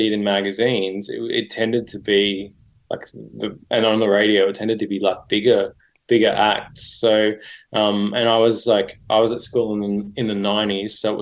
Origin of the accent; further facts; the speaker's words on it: Sydney, New South Wales, Australia; so I grew up in Sydney. And I guess Sydney's a bit like London or Los Angeles. Like, it's a big sprawling city. And I was a long way out in the suburbs.